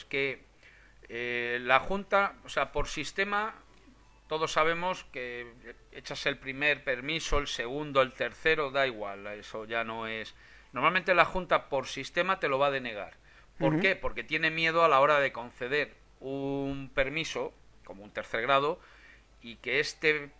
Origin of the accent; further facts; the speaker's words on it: Community of Madrid, Spain; todos los que somos de la Comunidad de Madrid